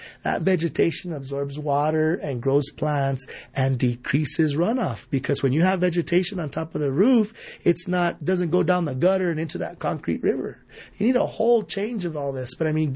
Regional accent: Towson, Maryland, United States; I grew up in Towson. I'm not a sidewalk person.

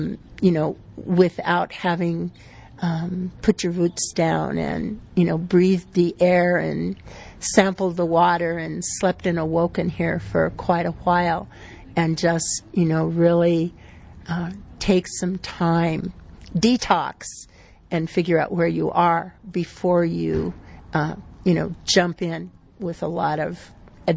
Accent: South Dakota, United States

